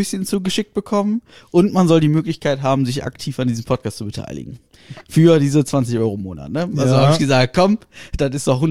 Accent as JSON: {"language": "German", "country": "Germany", "said": "Und dann, so wie ich bin Deutscher, ich bin zahlender Kunde."}